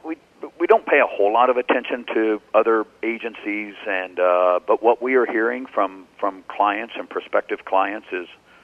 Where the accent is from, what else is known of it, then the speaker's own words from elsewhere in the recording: Mexico, Missouri, United States; I was born and raised in Mexico, Missouri, a small ag community